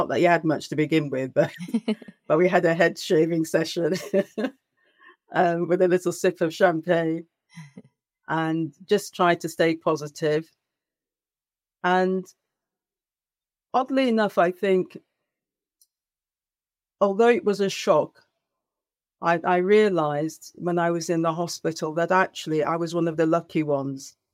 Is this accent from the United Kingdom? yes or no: yes; Yorkshire and the Humber, United Kingdom; born there; I was born in Yorkshire and I returned.